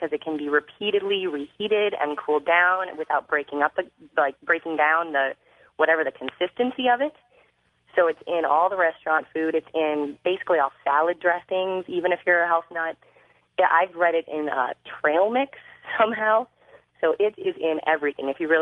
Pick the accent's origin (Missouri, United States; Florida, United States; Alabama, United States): Missouri, United States; St. Louis; now in Chicago, United States; I'm calling from Chicago. Hi. But I'm originally from St. Louis.